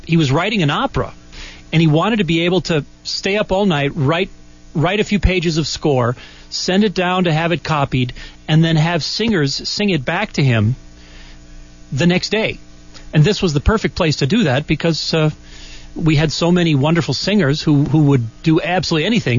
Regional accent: Minnesota, United States; also born or lived in Iowa; now in Tucson, United States; Well, I grew up in Minnesota. I was born in Iowa. I actually moved to Tucson from New York City.

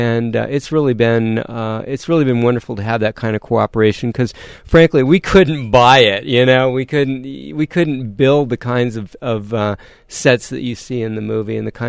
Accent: Michigan, United States; now in Arizona, United States; No, actually, well, we're actually from Michigan, like most people in Arizona.

